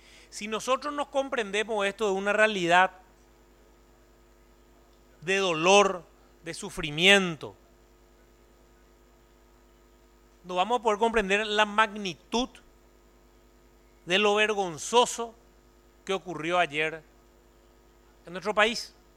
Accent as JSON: {"language": "Spanish", "country": "Paraguay", "said": "Nos tiene que hacer dar cuenta como paraguayos que es momento de un cambio."}